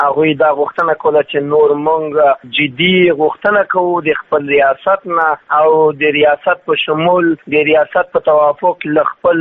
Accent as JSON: {"language": "Pashto", "country": "Afghanistan", "said": "موږ غریب افغانان یو، موږ غواړو تعلیم وکړو"}